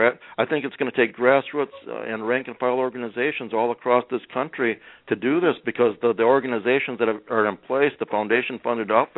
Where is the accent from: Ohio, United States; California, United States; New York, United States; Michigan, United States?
Michigan, United States; Grand Rapids; now in Warroad, United States; I come from Grand Rapids, Michigan. I'm now living in my home is War Road, Minnesota.